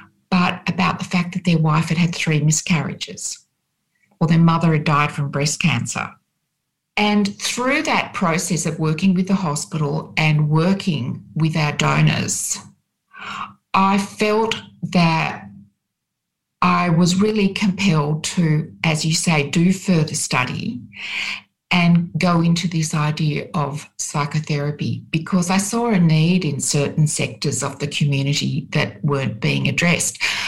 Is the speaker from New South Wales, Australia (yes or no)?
yes; Sydney, New South Wales, Australia; I grew up in Sydney, on Sydney's North Shore.